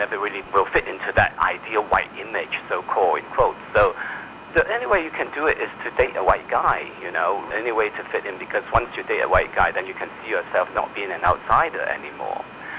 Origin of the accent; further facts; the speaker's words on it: Hong Kong; born there; Well, I was living in Hong Kong. I was born in Hong Kong.